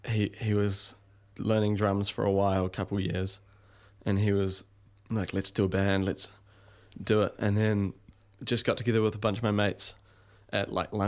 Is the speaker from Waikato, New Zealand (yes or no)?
no; Tauranga, Bay of Plenty, New Zealand; moved away as an adult; now in Wellington, New Zealand; I came from Tauranga originally